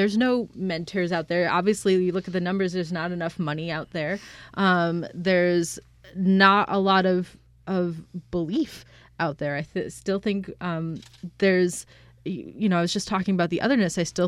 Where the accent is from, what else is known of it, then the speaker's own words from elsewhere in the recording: India; born there; moved away; I'm a naturalized citizen. I'm adopted. I came from another country. I was born in India.